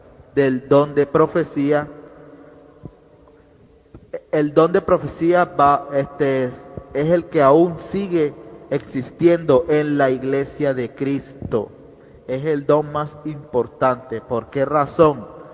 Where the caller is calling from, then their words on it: Colombia; nuevamente de Colombia.